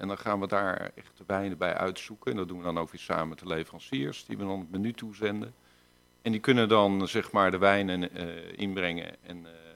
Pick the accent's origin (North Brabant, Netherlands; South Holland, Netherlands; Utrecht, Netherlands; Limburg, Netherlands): Utrecht, Netherlands; Kijk, ik kom oorspronkelijk uit Utrecht.